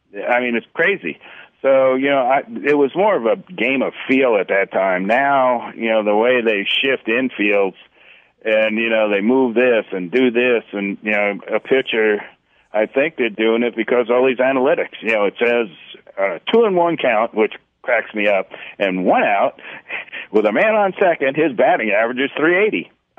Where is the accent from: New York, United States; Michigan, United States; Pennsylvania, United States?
New York, United States; now in Kansas City, United States; I grew up in New York, and obviously growing up in New York, I was a Yankee fan.